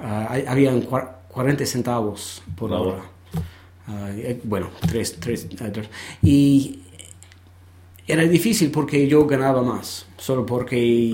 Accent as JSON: {"language": "Spanish", "town": "Brooklyn", "region": "New York", "country": "United States", "tie": "born there", "second_language": "Spanish", "said": "En Brooklyn."}